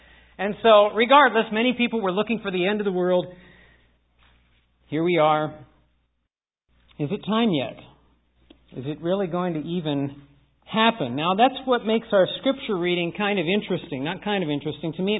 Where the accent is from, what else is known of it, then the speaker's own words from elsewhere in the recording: Mount Vernon, Ohio, United States; And I grew up in Mount Vernon, Ohio, and I remember many Christmases.